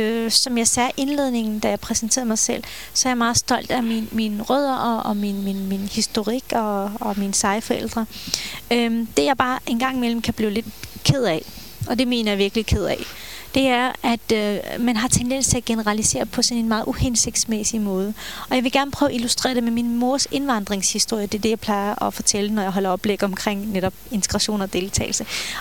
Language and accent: Danish; Black Sea Region, Turkey; derfra, hvor jeg kommer fra, op ved hvad hedder den anatolske højslette tæt ved Sortehavet